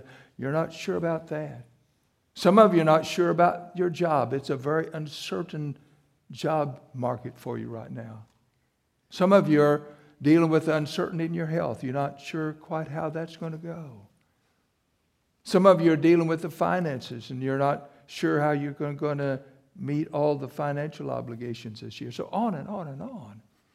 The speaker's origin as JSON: {"language": "English", "region": "Missouri", "country": "United States", "tie": "born or raised there", "said": "You know, I was raised in South Missouri and have a distant cousin that is 97 years old"}